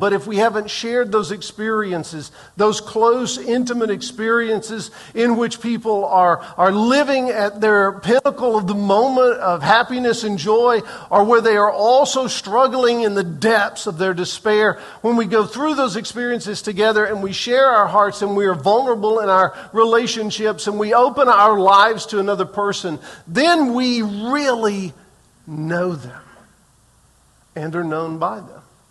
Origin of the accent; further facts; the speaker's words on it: Sullivan, Missouri, United States; I'm from Sullivan."